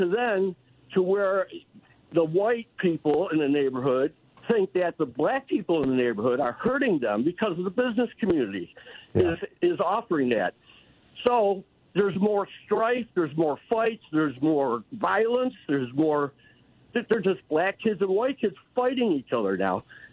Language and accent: English; Detroit, Michigan, United States; I talked to a friend recently that I grew up with in Detroit, and we were talking about the old neighborhood